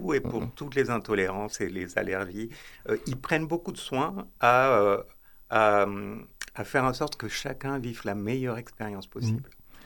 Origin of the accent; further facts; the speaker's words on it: France; now in Montreal, Canada; Et puis, même depuis ici, Montréal, je suis français